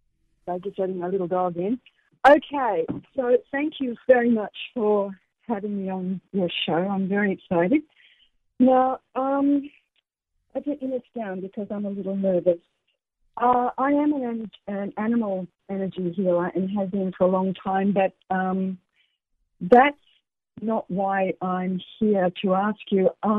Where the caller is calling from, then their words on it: Queensland, Australia; Queensland, Australia. It's nice and early here.